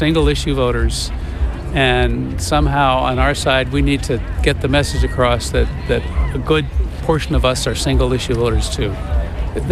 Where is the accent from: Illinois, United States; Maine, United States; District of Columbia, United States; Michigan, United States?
Maine, United States; Brooklyn; from Brooklyn, Maine, which is a small town about 4 hours north of the Maine border and north of the Kittery Bridge.